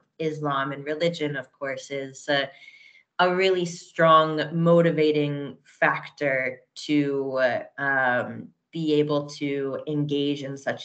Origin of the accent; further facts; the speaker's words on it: United States; And I've had several people ask me, as an American, how do I think these elections are going to go?